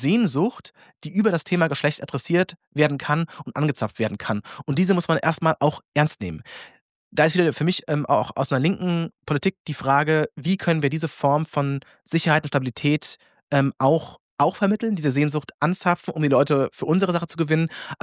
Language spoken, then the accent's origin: German; Austria; Und auch da kann man als Österreicher sagen